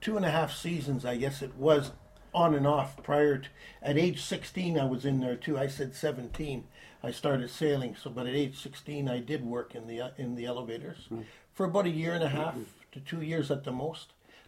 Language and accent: English; Thunder Bay, Ontario, Canada; So that was nice, and of course I was raised here in Thunder Bay.